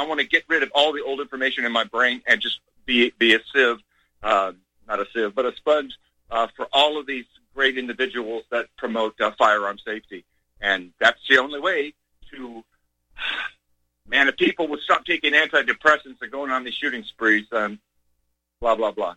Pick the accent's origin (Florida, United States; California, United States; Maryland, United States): California, United States; moved away as an adult; now in Colorado Springs, United States; And when it gets too cold here for me as a California transplant